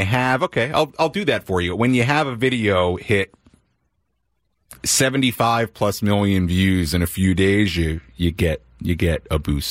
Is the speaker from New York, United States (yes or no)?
yes; New York City, New York, United States; And yes, I grew up in New York, but I mean, New York